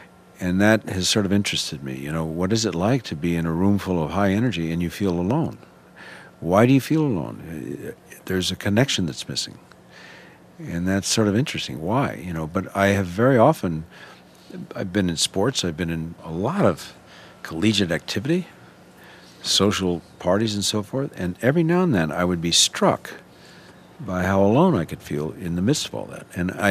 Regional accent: California, United States; I think growing up in California and being exposed to jazz as young as I was, it had a huge impact

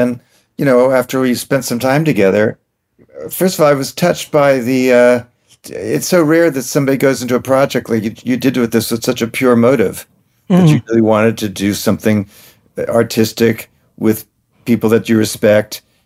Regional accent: New York City, New York, United States; I grew up in New York City

